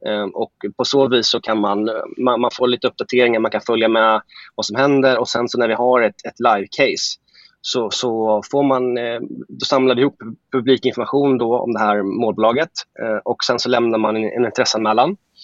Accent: Eskilstuna, Södermanland, Sweden; also born or lived in Gothenburg; Nej, jag är från Eskilstuna.

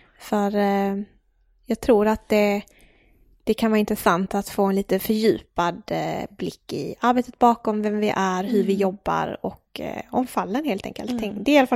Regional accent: Skåne, Sweden; Jag är från Skåne, jag har aldrig varit där.

